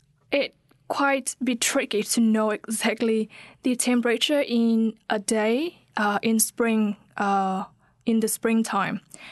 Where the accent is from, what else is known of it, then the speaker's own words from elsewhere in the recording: Vietnam; English is a second language; now in New Zealand; So let's compare a little bit between the springtime here in New Zealand and back to my hometown in Vietnam, my country, my Vietnam.